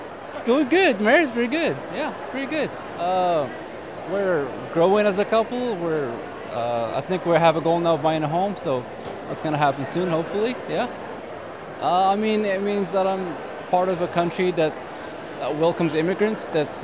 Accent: Marrakesh, Marrakesh-Safi, Morocco; moved away as an adult; now in United States; I came from Morocco. I'm from Marrakesh. I came here on a marriage-based visa.

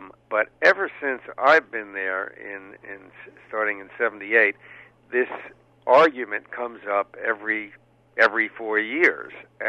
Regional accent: New York, United States; I come from New York State, and there, it was no contest in New York State.

